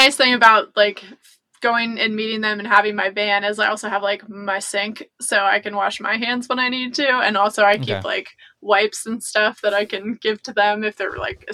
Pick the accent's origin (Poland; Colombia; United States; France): United States; Appalachia; I grew up near the Appalachian Trail, so I had already heard of thru hiking